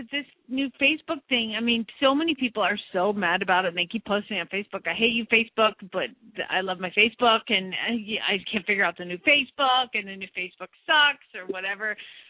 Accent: the South, United States; I grew up in the South

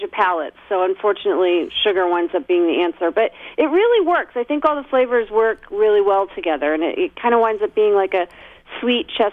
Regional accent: Virginia, United States; I grew up in Northern Virginia. So, yeah, I was definitely one of the weird ethnic kids.

